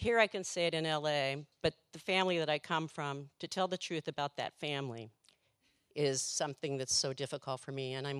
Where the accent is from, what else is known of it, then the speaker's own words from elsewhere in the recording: Appalachia, United States; Okay, 62. And I grew up in Appalachia, went to Oberlin on scholarships